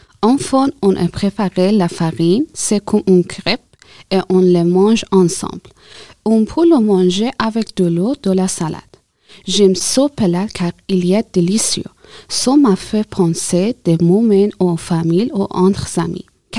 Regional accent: Afghanistan; French is a second language; now in Iran; je suis afghane, mais je vis en Iran.

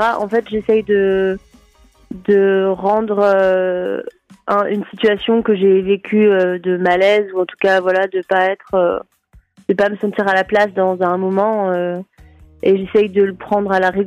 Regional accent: Brittany, France; je suis bretonne d'origine et ma famille a une maison dans le Morbihan sur la côte et du coup c'est vraiment, j'ai passé tous mes étés à la plage là-bas au Fort Bloquet plus exactement

